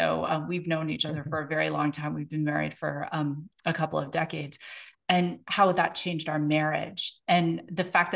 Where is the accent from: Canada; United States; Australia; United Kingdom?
Canada; I'm Canadian, so I'll go back and forth Canadian, to metric